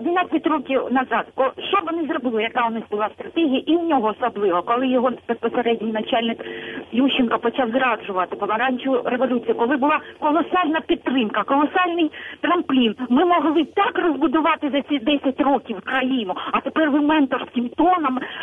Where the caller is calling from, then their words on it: Luhansk Oblast, Ukraine; Я з Луганщини телефоную.